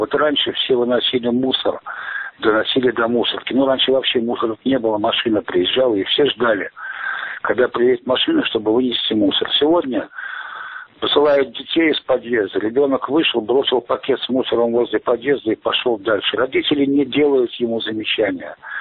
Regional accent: Tashkent, Uzbekistan; Не только я коренной ташкентец, но моя мать коренная ташкента была. А моя бабушка родилась в Ташкенте, а мой прадед приехал сюда в 1874 году.

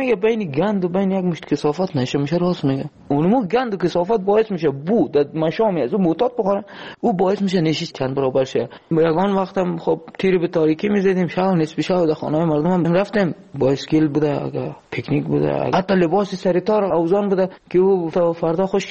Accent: Afghanistan; moved away

